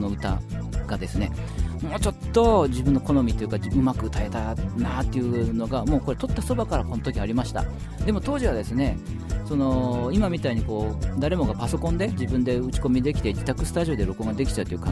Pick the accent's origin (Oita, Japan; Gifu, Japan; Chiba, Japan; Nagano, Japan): Gifu, Japan; これは私の出身の岐阜市出身ですので、長良川ですけども